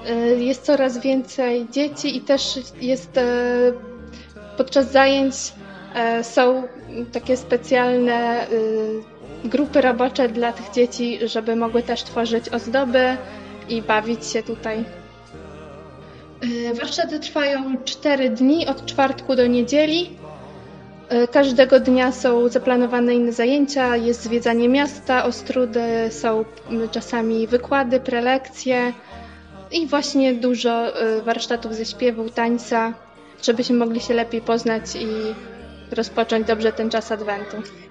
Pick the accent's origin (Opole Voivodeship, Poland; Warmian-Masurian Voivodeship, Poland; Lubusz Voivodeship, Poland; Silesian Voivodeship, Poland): Warmian-Masurian Voivodeship, Poland; Lidzbark Warmiński; now in Olsztyn, Poland; pochodzę z Lidzbarka Warmińskiego. Moja rodzina ma wschodniopruskie korzenie. Teraz mieszkam w Olsztynie